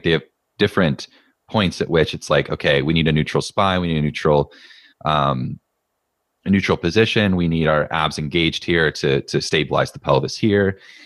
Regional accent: United States; And I, as an American, I can say with brute force and ignorance

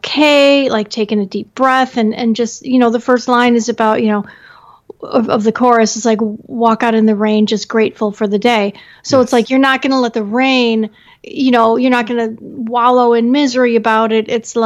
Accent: Detroit, Michigan, United States; because, you know what, I grew up outside of Detroit.

